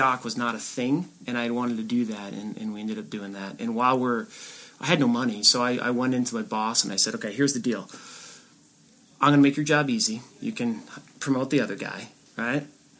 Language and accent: English; New England, United States; I grew up in New England the whole time.